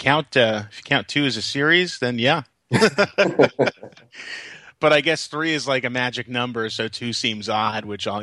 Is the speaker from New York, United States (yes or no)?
yes; Brooklyn, New York, United States; there was a video rental store next to Kings Plaza in Georgetown, where I grew up in Brooklyn.